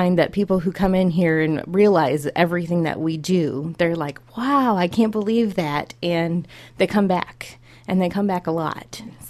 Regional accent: Des Moines, Iowa, United States; Well, I'm actually from Des Moines. I graduated from Norwalk, went to Iowa State University and graduated from there.

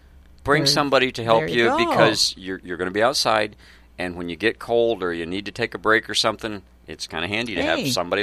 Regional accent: Iowa, United States; It's cold, but hey, you know, we're from Iowa, it's always cold.

